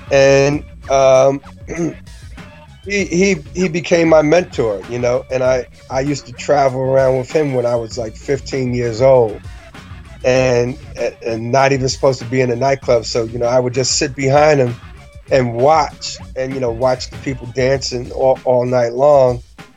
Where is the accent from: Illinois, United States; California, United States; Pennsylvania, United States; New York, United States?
New York, United States; Bronx; I came from the Northeast Bronx. I'm not, you know, one of the guys from the South Bronx like